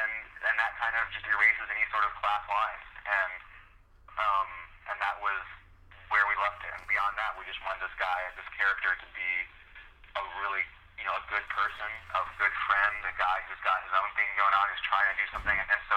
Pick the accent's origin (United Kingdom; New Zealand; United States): United States; the South; have to deal with really strong issues of growing up in the South.